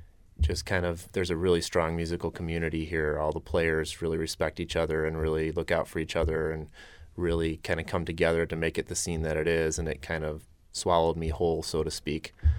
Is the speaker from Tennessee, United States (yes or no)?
no; Rockford, Illinois, United States; I do have a fine arts background. I'm from Rockford, Illinois, but went to school at the Institute in Chicago